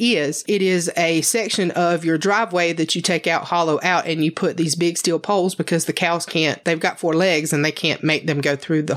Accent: Sparta, the South, United States; there is still a few people from my hometown that listen to our show. So I've put Sparta on the map.

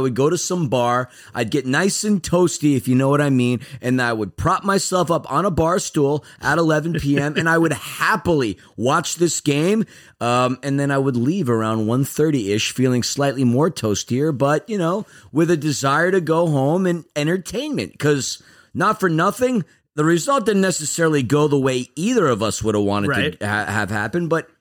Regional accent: Queens, New York, United States; now in Manhattan, United States; I am from Queens, New York, and I've spent most, if not all, of my adult life in Manhattan.

